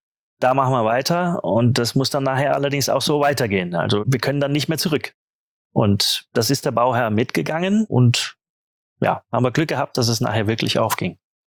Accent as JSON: {"language": "German", "town": "Mainz", "region": "Rhineland-Palatinate", "country": "Germany", "said": "Also ich bin aus Mainz und ich erinnere mich, dass ich als kleiner Bub im Gutenberg-Museum war"}